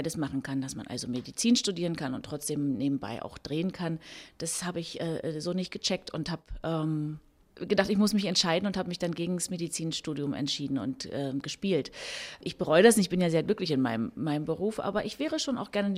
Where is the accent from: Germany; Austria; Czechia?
Germany; Potsdam, Brandenburg; ich war Potsdamer Schülerin, alles was so in dem Alter war. Ich war 16